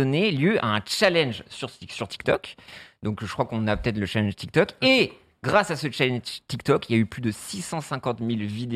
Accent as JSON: {"language": "French", "region": "Brittany", "country": "France", "said": "Moi, je viens de Bretagne, donc c'est une pratique assez courante."}